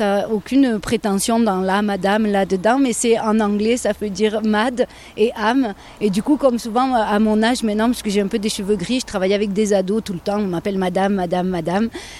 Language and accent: French; Provence-Alpes-Côte d'Azur, France; Alors j'habite Volonne et puis je suis du département, hein, clairement.